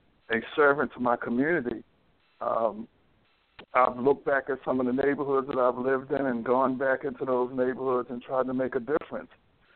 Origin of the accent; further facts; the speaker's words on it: Baltimore, Maryland, United States; I was born and raised in East Baltimore. Been in Baltimore all of my life.